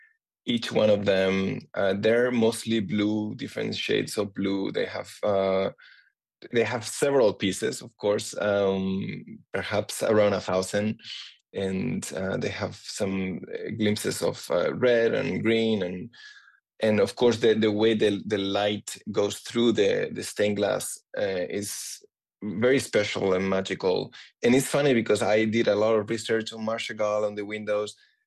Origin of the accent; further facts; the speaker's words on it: Spain; now in United States; I'm also originally from Spain and became a naturalized citizen a few years ago.